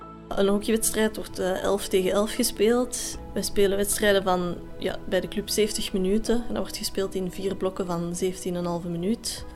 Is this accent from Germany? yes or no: no; Edegem, Flanders, Belgium; also born or lived in Hove; Ik ben oorspronkelijk van Edegem en dan heb ik ook lang in Hoven gewoond.